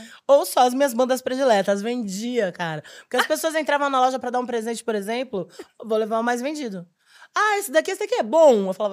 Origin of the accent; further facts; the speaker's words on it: São Lourenço, Brazil; Porque a gente cresceu em São Lourenço